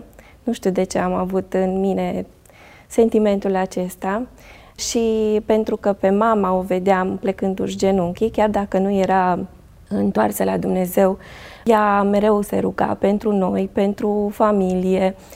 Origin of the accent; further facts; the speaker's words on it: Oravița, Caraș-Severin, Romania; orașul meu natal, județul Caraș-Severin, da, și practic am fost crescută de bunică, încă de la o vârstă fragedă până la 7 ani